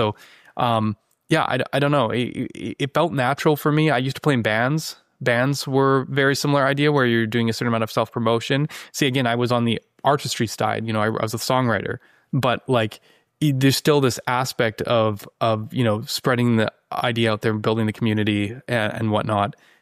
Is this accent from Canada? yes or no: yes; Canada; now in San Jose, United States; We're from Canada, but we moved to San Jose because of eBay